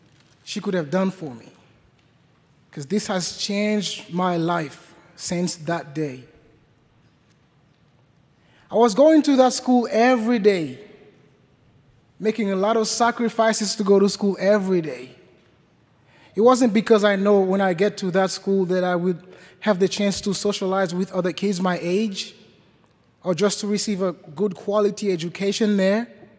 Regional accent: Haiti; English is a second language; I'm from Haiti. I was born and raised in the biggest slum of my country. The name is Cité Soleil

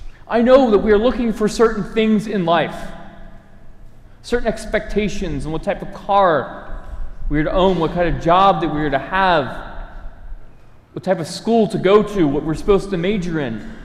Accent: Baltimore, Maryland, United States; I grew up in Baltimore. Traveling far away was my grandmother's house, an hour away.

